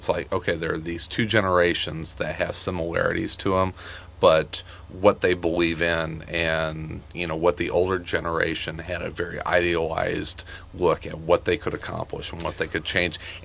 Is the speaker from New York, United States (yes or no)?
no; Marion, Illinois, United States; I grew up in Marion, Illinois, which for a long time was known as the federal prison that Leonard Peltier was incarcerated at.